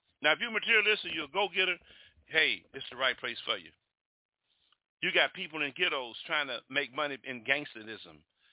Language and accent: English; United States; now in Jamaica; from what I see being an American, I live in Jamaica now.